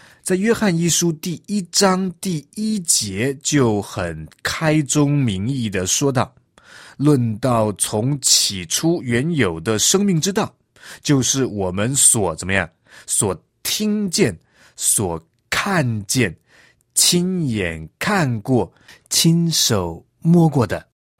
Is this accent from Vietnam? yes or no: no; China; 我们中国人谈到罪呢，通常一般的认知都是认为违反国家的法律那才叫罪。